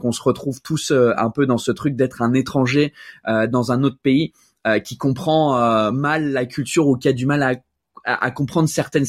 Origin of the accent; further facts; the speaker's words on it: Paris, Île-de-France, France; je suis plus parisien qu'autre chose. Là, ça fait 14, ça va faire 14 ans que j'habite à Paris et le plus long que j'ai vécu dans un autre endroit, c'est 3 ans. Donc vraiment, je suis parisien de loin parce que j'ai beaucoup bougé.